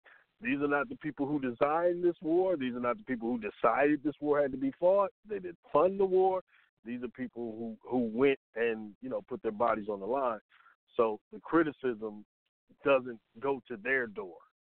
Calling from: Georgia, United States; I'm in Georgia.

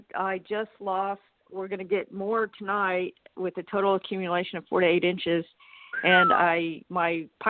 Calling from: Tulsa, Oklahoma, United States; I'm calling from Tulsa, Oklahoma.

